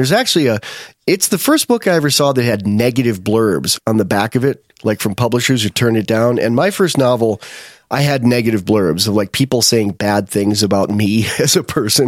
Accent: Westfield, New York, United States; I grew up in Westfield, New York, and one town over, Sherman, New York.

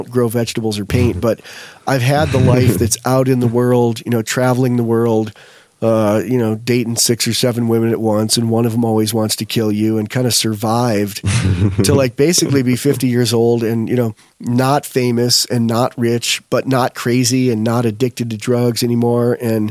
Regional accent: Los Angeles, California, United States; I'm from Los Angeles, man.

